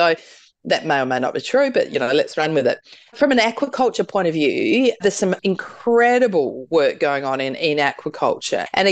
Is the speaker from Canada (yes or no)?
no; South Australia, Australia; I suppose I'm a little bit biased because I'm from South Australia, which I call the seafood capital of the world.